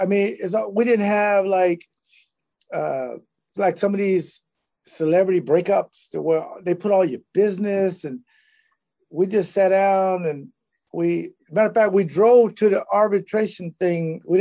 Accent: Jacksonville, Florida, United States; I'm from Jacksonville, Florida, the inner city. So it was a lot of African-American fathers weren't there

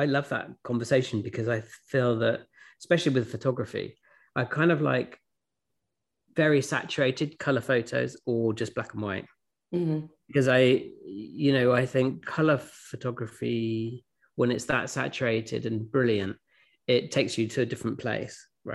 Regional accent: Oxford, South East England, United Kingdom; born there; I was born in Oxford in 1969, in a hospital called the Churchill Hospital, named after the famous Winston Churchill.

